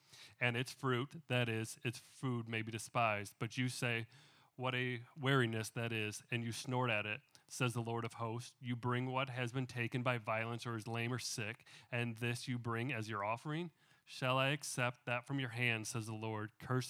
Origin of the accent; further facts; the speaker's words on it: Michigan, United States; now in Texas, United States; I am new to town, new to the state. I came from Michigan, came down here to Texas